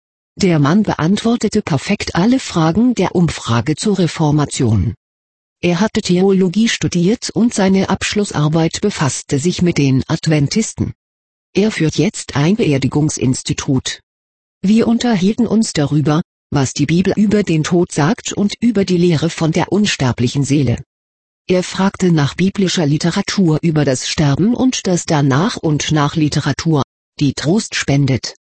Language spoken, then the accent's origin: German; Wittenberg, Saxony-Anhalt, Germany; Die Lutherstadt Wittenberg ist meine Heimatstadt